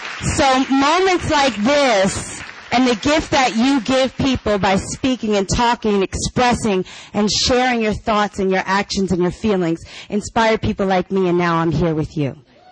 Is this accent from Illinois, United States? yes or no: no; Norristown, Pennsylvania, United States; I'm a hometown Philly girl. … I grew up in Norristown, Pennsylvania.